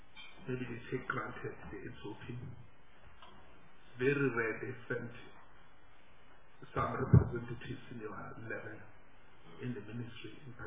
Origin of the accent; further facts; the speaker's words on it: Mpumalanga, South Africa; Originally, I'm from Mpumalanga province.